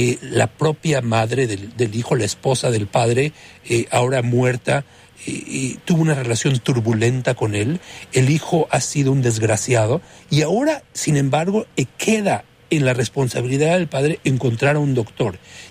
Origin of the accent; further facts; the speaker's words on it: Mexico; al que yo rescataría sin ninguna duda del siglo XX en mi país, el tuyo también. México